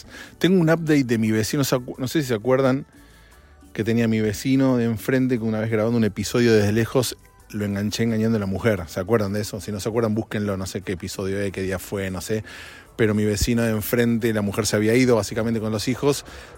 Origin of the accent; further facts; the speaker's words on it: Argentina; moved away as an adult; now in United States; Acá en Estados Unidos, vos podés, se alquila por año la casa. No es como en Argentina, son 3 años, 2 años, no sé. Acá es, creo que es 3 años en Argentina el alquiler, creo. En mi época era así, no sé ahora.